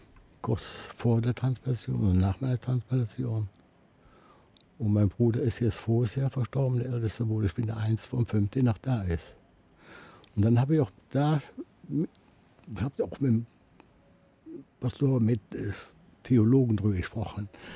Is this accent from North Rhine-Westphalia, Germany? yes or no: yes; Cologne, North Rhine-Westphalia, Germany; also ich bin ein Kölner Junge, eine richtige Kölsche